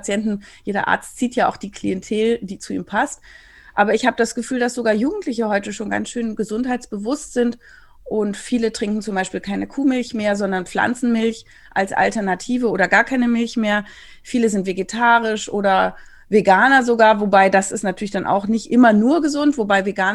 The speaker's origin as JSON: {"language": "German", "region": "Berlin", "country": "Germany", "said": "Ich komme hier aus Berlin"}